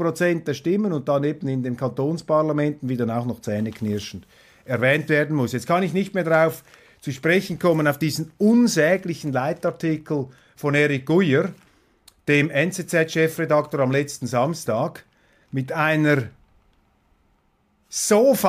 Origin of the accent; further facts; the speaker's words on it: Switzerland; vielleicht sind wir als Schweizer inspirierender.